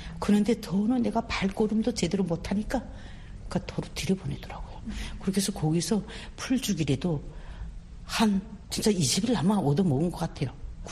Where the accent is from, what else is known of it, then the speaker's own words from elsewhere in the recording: Pyongyang, North Korea; 저는 고향이 평양이에요.